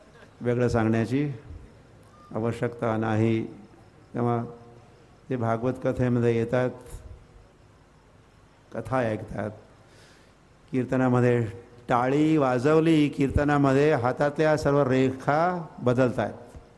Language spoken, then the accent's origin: Marathi; Arawade, Maharashtra, India; also born or lived in Tasgaon / Sangli; माझं गाव म्हणजे आरवडे गाव, माझं गाव त्या आरवड्याच्या मातीमध्ये किंवा सांगलीच्या मातीमध्येही तासगावच्या मातीमध्ये बालपण आणि इथेच.